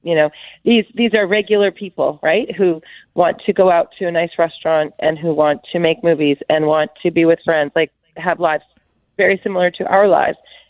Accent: Canada; So I'm pretty Ukrainian. But I think I'm very Canadian.

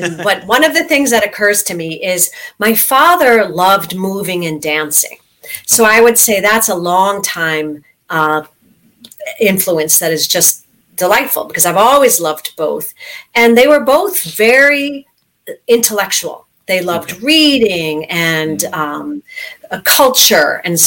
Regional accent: Stratford, Ontario, Canada; born there; Well, I actually was born in Stratford, Ontario. So I'm a little bit Canadian like you, okay.

